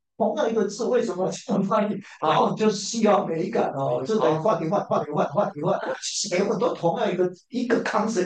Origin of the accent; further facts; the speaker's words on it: Taiwan; accent: Taiwanese Hokkien; 在小小的台湾，我也讲台湾话哦，闽南话，我一听就知道这个人从北部来，我一听就是从更南部来的，哦，我是正宗的闽南话